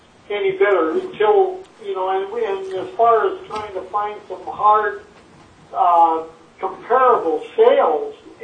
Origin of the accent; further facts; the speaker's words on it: Minnesota, United States; Well, I'm from Minnesota.